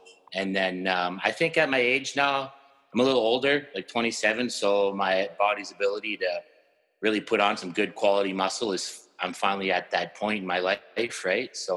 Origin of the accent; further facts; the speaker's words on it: Edmonton, Alberta, Canada; I'm from Edmonton, Alberta, Canada. I started weight training at 18 years old. And I still live in Edmonton now.